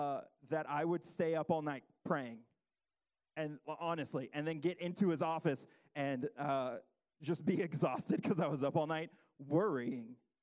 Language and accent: English; Dallas, Texas, United States; I'm from Dallas. That's where I was born and raised, and so I have to like the Cowboys, and if you're Texan and you don't, that's disappointing.